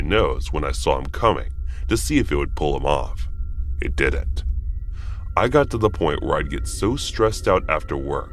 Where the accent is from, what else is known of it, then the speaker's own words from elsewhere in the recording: United Kingdom; I'm British